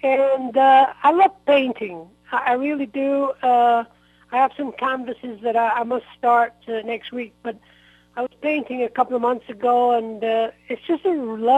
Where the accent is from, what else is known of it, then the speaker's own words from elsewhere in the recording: North West England, United Kingdom; I'm from just the north of Manchester.